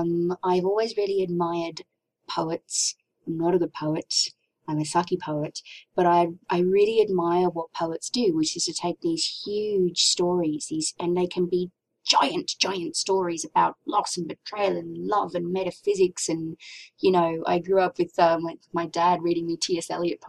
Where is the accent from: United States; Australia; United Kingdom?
Australia; Townsville, Queensland; also born or lived in Burpengary / Rockhampton / Fiji; I started in Queensland, so I moved from Townsville to Burpengary to Rockhampton, and then we moved from Rockhampton to Fiji. So we lived in Fiji for 3 years.